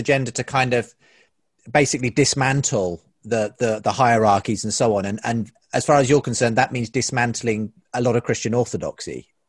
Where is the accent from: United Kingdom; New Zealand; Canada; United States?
United Kingdom; And I see this from over here in the UK as a Brit